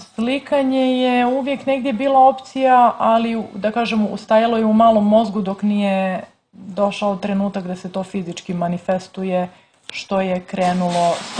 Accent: Herceg Novi, Herceg Novi Municipality, Montenegro; also born or lived in Dubrovnik; ja sam rođena u Dubrovniku, odrasla u Herceg Novom.

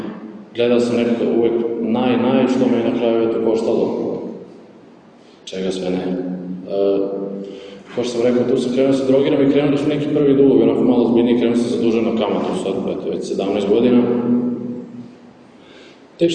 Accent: Kula, Vojvodina, Serbia; dolazim iz Kule, 22 godine

